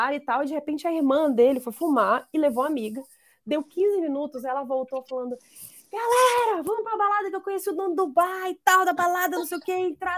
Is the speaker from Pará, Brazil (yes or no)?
yes; Belém, Pará, Brazil; moved away as an adult; eu tinha 18 anos e eu vim de Belém do Pará, eu era um lugar muito fechado e para mim tudo aquilo era muito estranho.